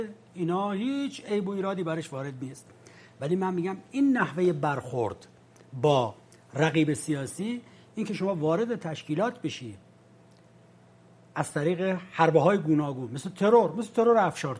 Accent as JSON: {"language": "Persian", "country": "Iran", "said": "من به عنوان یک ایرانی برام مهمه"}